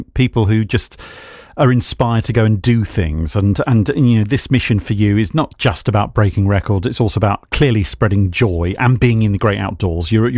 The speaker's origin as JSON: {"language": "English", "town": "Dover", "region": "South East England", "country": "United Kingdom", "tie": "born or raised there", "said": "have a moment in my hometown of Dover"}